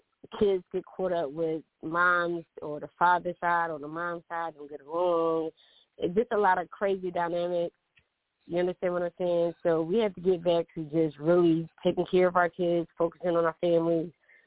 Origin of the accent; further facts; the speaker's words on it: Florence, South Carolina, United States; now in Philadelphia, United States; Okay, I have family in Maryland, but I'm from Florida, South Carolina. I moved to Philadelphia, I think it was like 1989.